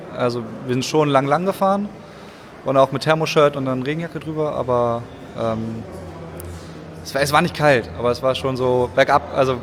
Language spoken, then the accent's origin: German; Hamburg, Germany; Also weil ich komme aus Hamburg, da gibt es keine Berge.